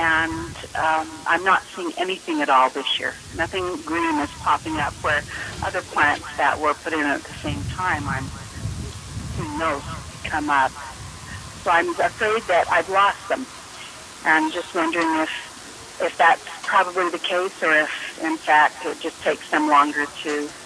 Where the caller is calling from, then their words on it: Layton, United States; I'm calling from Layton.